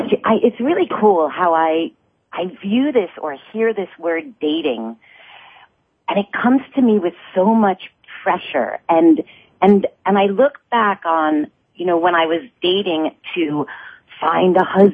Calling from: Hayward, California, United States; I'm calling from Hayward, California.

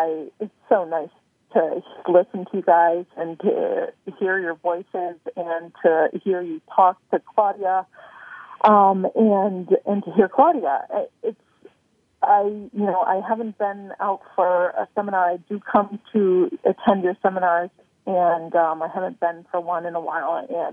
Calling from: Chicago, Illinois, United States; I am calling in from Chicago, Illinois.

